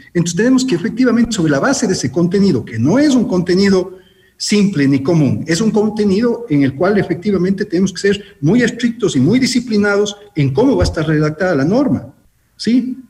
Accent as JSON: {"language": "Spanish", "country": "Ecuador", "said": "que tenemos como ecuatorianos"}